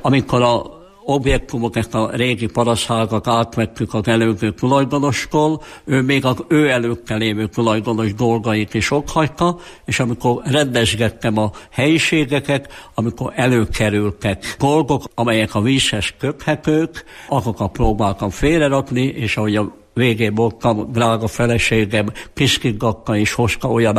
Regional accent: Tolcsva, Borsod-Abaúj-Zemplén, Hungary; born there; A kédulás tulajdonképpen akkor, hogy én tolcsvai születésű vagyok, az én édesapám volt itt több mint 40 évig

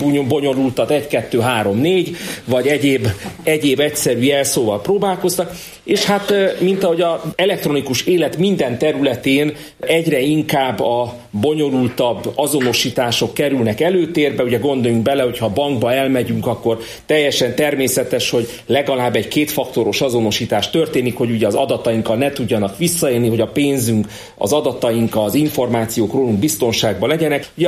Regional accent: Miskolc, Borsod-Abaúj-Zemplén, Hungary; hiszen borsodiként, miskolciként én mindig örülök, hogyha bármilyen forrás a kis hazánkba, szűkebb pátriánkba érkezik

